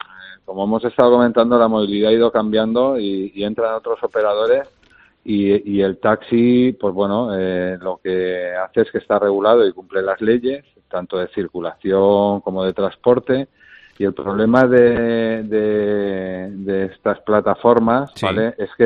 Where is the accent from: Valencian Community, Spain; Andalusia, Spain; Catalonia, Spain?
Valencian Community, Spain; Valencia; yo soy valenciano y la ciudad me encanta.